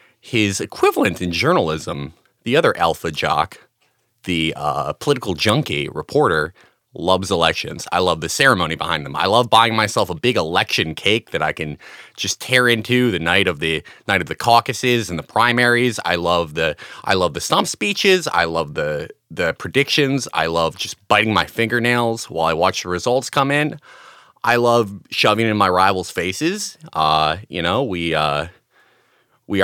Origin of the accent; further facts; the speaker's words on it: Midwest, United States; also born or lived in Minnesota; I lived in Minnesota for 3 years. I grew up in the Midwest in general, so I had like a pretty good insight